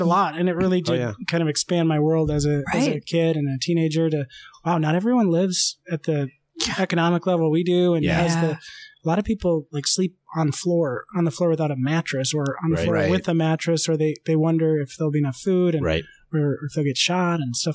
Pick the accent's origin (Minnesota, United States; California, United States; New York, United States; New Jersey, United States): Minnesota, United States; Lakeville; I grew up in Lakeville, Minnesota.